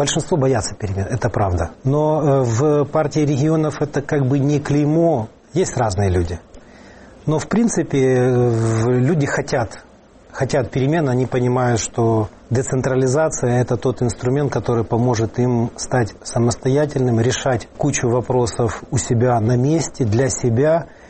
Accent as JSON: {"language": "Russian", "region": "Kyiv", "country": "Ukraine", "tie": "born or raised there", "said": "Но я родился и вырос в Киеве."}